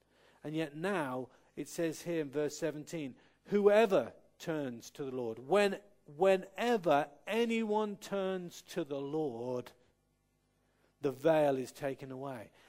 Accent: South West England, United Kingdom; born there; accent: Cornish; now in North Somerset, United Kingdom; I was born in Cornwall. And I may have sounded like … I probably did a little bit. And living in North Somerset, you start to roll your R's.

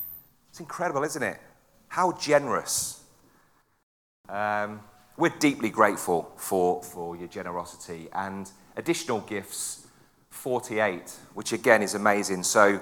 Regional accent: West Midlands, United Kingdom; accent: Midlands; now in Portishead, United Kingdom; We're originally from the Midlands, as you may pick up a little bit of a Midlands accent. I'm not a Brummie. Don't tell me I'm a Brummie, please. But I am from just outside Coventry.

